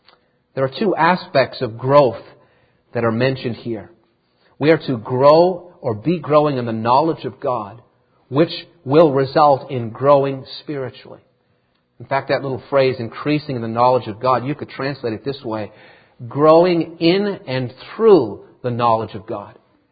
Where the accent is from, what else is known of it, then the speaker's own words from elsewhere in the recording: Massachusetts, United States; And I knew that she was from Massachusetts, just like I was from Massachusetts.